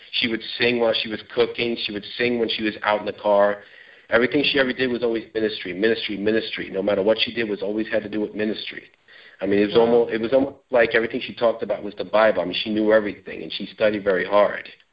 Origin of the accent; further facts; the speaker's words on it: New York City, New York, United States; born there; Well, basically, I was born in Brooklyn, New York City, of course. I was the oldest of 5 children, 2 brothers and 2 sisters I have